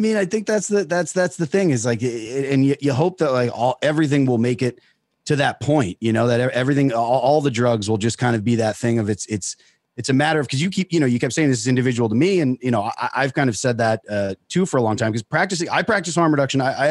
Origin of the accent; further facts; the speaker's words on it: Pennsylvania, United States; So from I'm from Pennsylvania and kind of post industrial.